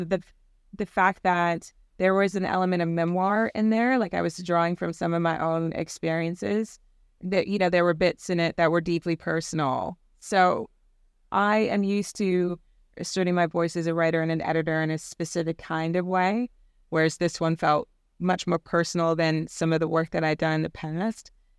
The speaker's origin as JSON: {"language": "English", "region": "the South", "country": "United States", "tie": "born or raised there", "said": "So for me, growing up in the South, where there was definitely that sense of, you know, the legacy of the brown paper bag rule"}